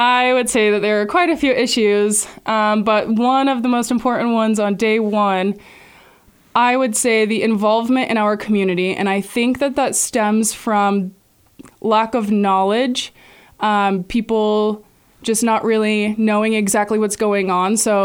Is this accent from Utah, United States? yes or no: yes; Helper, Utah, United States; I want people to know that I am from the community. I grew up in Helper. It's where my values were built. It's where my future is rooted.